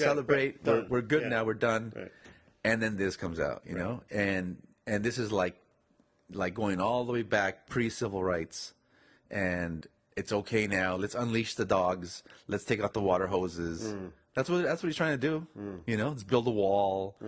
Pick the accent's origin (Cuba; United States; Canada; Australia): United States; even though I'm an American